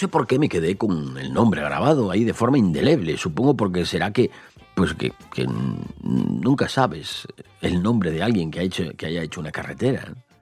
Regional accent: Grandas de Salime, Asturias, Spain; la que va desde aquí, desde mi pueblo, desde Grandes de Salime hasta Navia, que es una población costera que está a 70 kilómetros

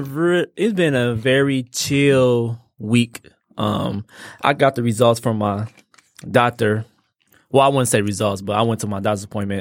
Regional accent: Detroit, Michigan, United States; Ever since, you know, of course, we grew up in Detroit, and Detroit is 85% black.

